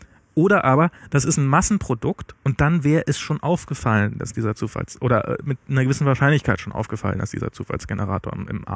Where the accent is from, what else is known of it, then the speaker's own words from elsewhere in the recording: East Germany, Germany; was bei mir als Ossi, der jetzt ja schon durchaus schon überwacht worden ist.